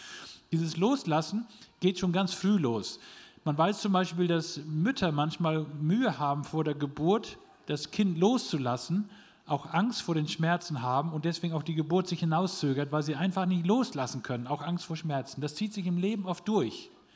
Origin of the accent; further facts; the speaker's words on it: Lower Saxony, Germany; Aber ich muss vorher sagen, wo ich herkomme. Von der Sprache her bin ich ganz weit weg von hier, Ostfriese.